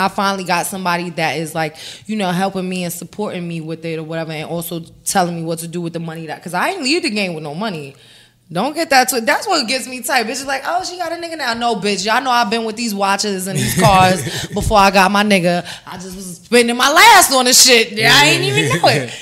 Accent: Bronx, New York, United States; Yeah, I'm from the Bronx.

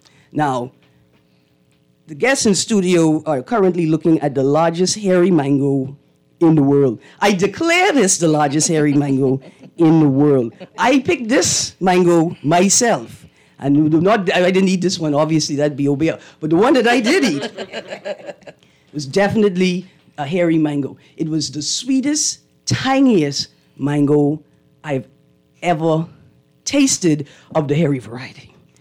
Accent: Bahamas; born there; So yeah, I was born in the Bahamas, but I have the means to travel wherever I want in the world.

